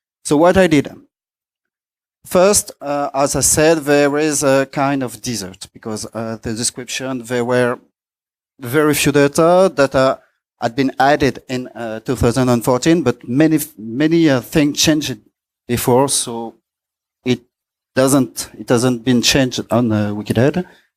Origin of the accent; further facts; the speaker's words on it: France; English is a second language; I'm from France